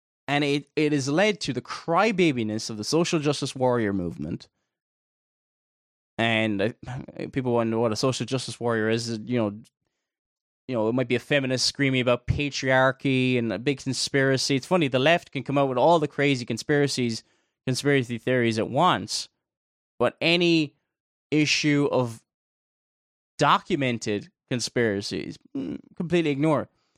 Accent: Ireland; I'm Irish, I'm living in Ireland, the Republic of Ireland, just south of the border with Northern Ireland.

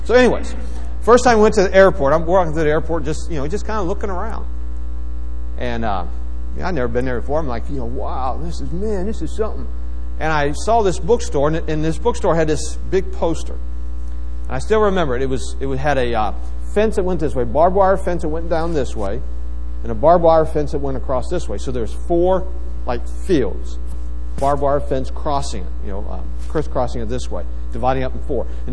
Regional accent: West Virginia, United States; You know, I'm a kid from West Virginia. I mean, what do we know about airport?

